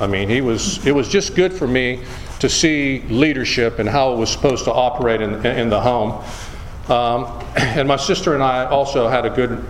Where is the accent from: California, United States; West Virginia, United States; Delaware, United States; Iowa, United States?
West Virginia, United States; Weirton; So I was just going to talk a little bit about growing up in Weirton, being born in 57. This is really it's steel town.